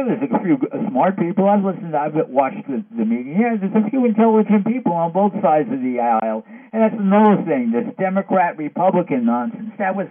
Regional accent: United States; Growing up in America, you know the politicians are crooks, basically.

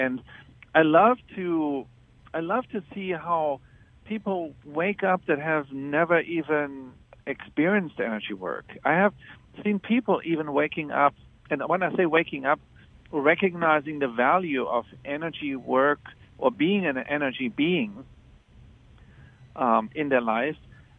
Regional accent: Germany; English is a second language; and I you know, I grew up in Germany

